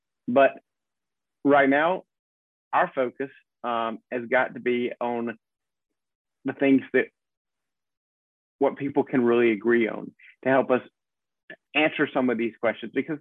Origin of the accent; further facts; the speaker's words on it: South Carolina, United States; and I grew up in South Carolina doing politics.